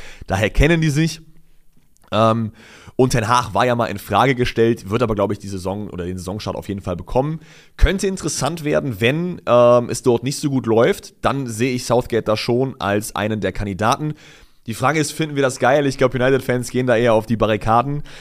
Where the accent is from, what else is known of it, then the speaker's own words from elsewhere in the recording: Cologne, North Rhine-Westphalia, Germany; ich komme halt aus Köln.